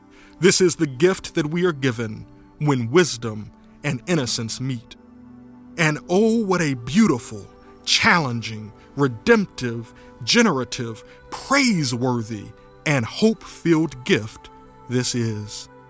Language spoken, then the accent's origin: English; Williamston, United States; I grew up in the Mount Shiloh Missionary Baptist Church in Williamston, the church that I returned to pastor.